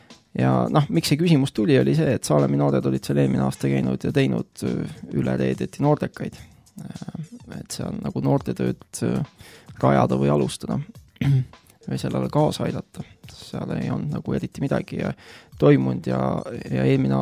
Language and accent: Estonian; Tartu, Tartu County, Estonia; now in Viljandi, Estonia; olen nüüd läinud Viljandisse, et kes mind vähegi teab, olen olnud Tartu elanik ja põline tartlane, aga nüüd siis otsapidi Viljandisse.